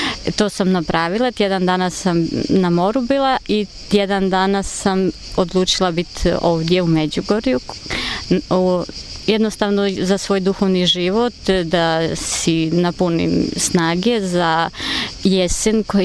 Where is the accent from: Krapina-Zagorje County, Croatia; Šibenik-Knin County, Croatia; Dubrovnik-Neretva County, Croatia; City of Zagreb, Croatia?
City of Zagreb, Croatia; Zagreb; dolazim iz Zagreba.